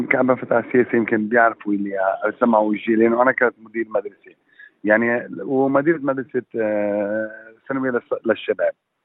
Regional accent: Lebanon; now in Australia; أنا خصوصاً أنا واحد جاي من لبنان أصلي

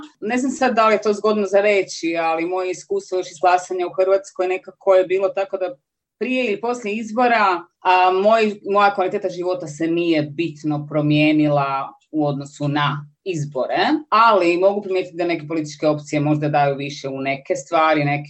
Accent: Brisbane, Queensland, Australia; dolazim iz Brisbanea, majka sam jedne djevojčice koja je tek krenula u prep.

